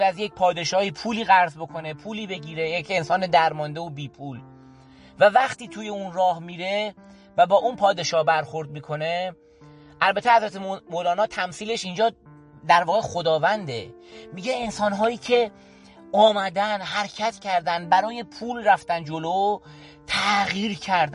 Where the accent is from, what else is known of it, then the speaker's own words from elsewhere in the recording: Garmsar, Semnan, Iran; خودم بچه گرمسار هستم